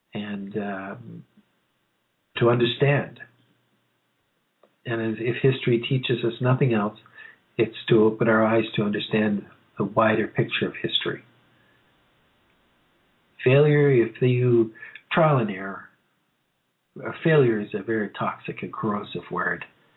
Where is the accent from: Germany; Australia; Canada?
Canada; Being Canadian, you're part of, you know, this experience of the vastness of the country.